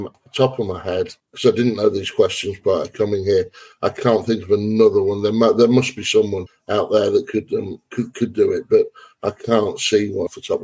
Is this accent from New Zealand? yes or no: no; England, United Kingdom; Now, on a personal note, as an Englishman, I would like them to come to England